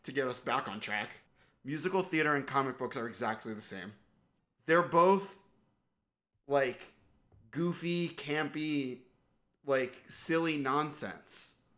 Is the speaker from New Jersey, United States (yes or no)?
yes; New Jersey, United States; musical, but I think that's because I'm from New Jersey.